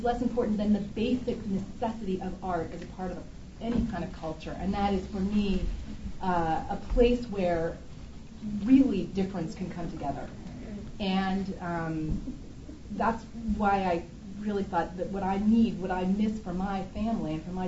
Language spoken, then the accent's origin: English; Cincinnati, Ohio, United States; I mean, growing up in Cincinnati, Ohio in the 70s, there were opera singers on the buses.